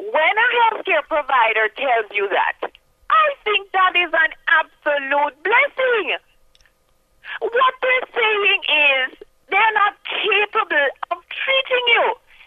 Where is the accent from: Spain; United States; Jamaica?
Jamaica; Well, I'm from Jamaica.